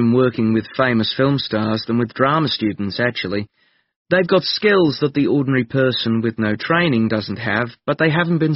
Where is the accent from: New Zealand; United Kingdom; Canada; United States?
New Zealand; I grew up in New Zealand, and one day I wandered into my local library